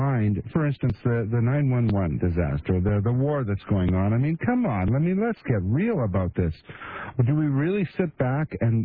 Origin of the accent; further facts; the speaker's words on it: Canada; now in United States; you know that I'm Canadian and I moved down here and I'm waiting for my right to vote